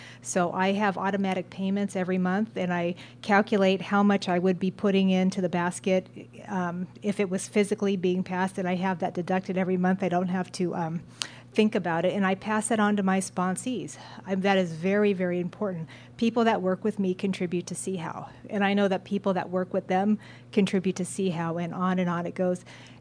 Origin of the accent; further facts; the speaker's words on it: Redondo Beach, California, United States; from Redondo Beach, California, compulsive eater.